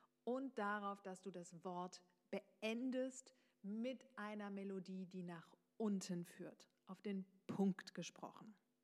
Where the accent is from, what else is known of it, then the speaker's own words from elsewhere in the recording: East Germany, Germany; Ich bin einfach sofort der Ossi. Es geht auch gar nicht darum, dass ich meinen Dialekt nicht mag. Das ist, ich liebe meine Heimat, ich liebe meinen Dialekt.